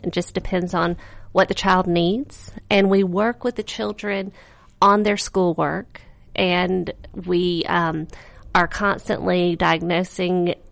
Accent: Enterprise, Alabama, United States; also born or lived in Mobile; But we lived in Mobile. We're from Enterprise, but we lived in Mobile.

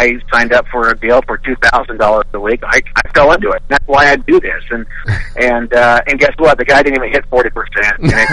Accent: West Coast, United States; And I'm from the West Coast. I'm a Pac-12 guy

